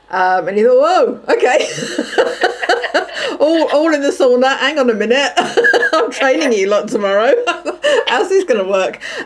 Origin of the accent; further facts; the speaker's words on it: United Kingdom; I love being British, but that part of the British culture is a bit that I find very challenging.